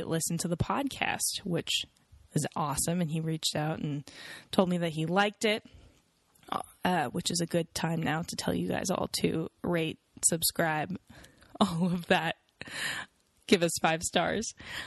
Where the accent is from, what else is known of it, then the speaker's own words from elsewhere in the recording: Seattle, Washington, United States; as in I'm from Seattle, got excited about the Kraken